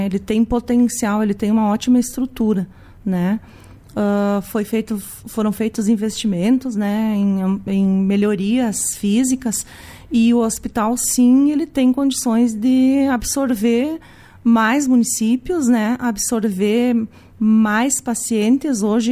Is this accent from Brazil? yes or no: yes; Tenente Portela, Rio Grande do Sul, Brazil; Eu venho do município de Tenente Portela, né?